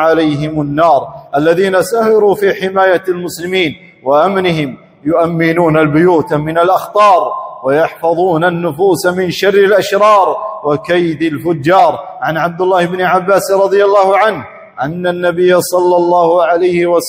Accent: Kuwait; إن هذا البلد الكريم بلدنا الكويت

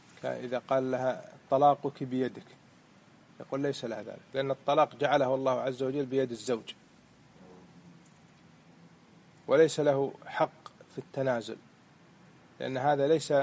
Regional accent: Kuwait; يسمى عندنا في الكويت إيش؟

